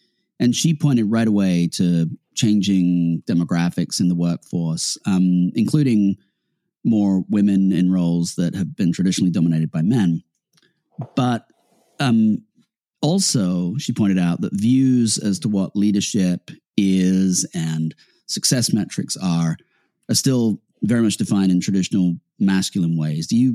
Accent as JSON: {"language": "English", "country": "United Kingdom", "said": "I'm British."}